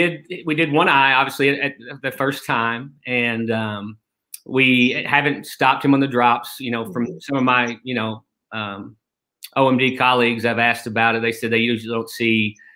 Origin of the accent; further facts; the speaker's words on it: Kentucky, United States; now in Arkansas, United States; But following optometry school, I moved to a rural town in Arkansas, just an hour north of Memphis. I'm originally from Kentucky. Kentucky wouldn't have me.